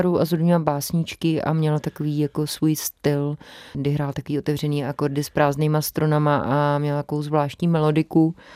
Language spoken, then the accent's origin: Czech; Karlovy Vary, Karlovy Vary Region, Czechia; also born or lived in Kladno; se pocházím z Karlových Varů, ale měli jsme ještě takový krátký roční intermezzo, že jsme bydali s mámou v Kladně, kde nám nebylo úplně dobře, tak jsme se vrátili vlastně zpátky do těch Varů